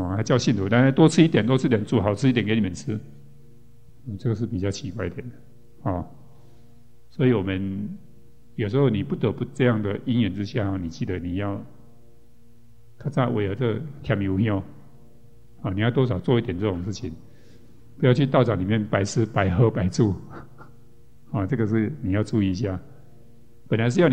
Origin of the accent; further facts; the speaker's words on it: Taiwan; 在我们台湾这边的 古台湾来讲